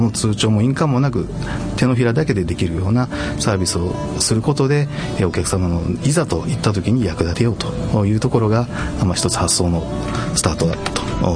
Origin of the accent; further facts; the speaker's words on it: Ginan, Gifu, Japan; 岐阜県の羽島郡岐南町というところです。